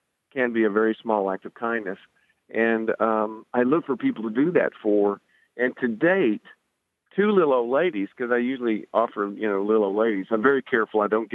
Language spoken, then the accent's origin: English; Tennessee, United States; I'm from Tennessee.